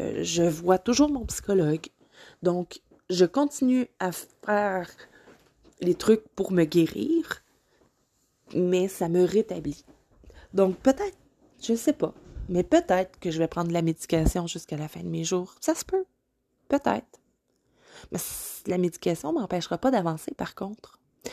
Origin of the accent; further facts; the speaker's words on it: Quebec, Canada; accent: Quebec French; C'est pas toutes les oreilles qui sont confortables avec notre accent québécois. Donc, merci d'écouter mon accent québécois.